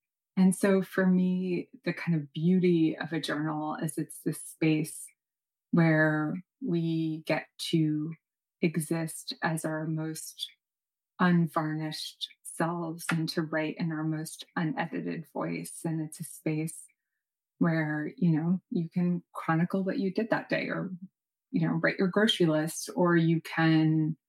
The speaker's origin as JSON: {"language": "English", "town": "New York City", "region": "New York", "country": "United States", "tie": "born there", "said": "So my father is Tunisian. My mother is Swiss. I was born in New York City, and I have 3 passports"}